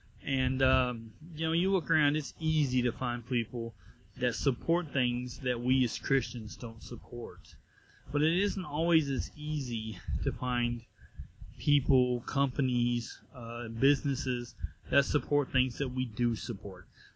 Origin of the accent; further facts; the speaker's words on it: Texas, United States; Herman Miller, a Michigan-based furniture company, which I have never heard of in my life, being a Texan, is also grounded in biblical tradition.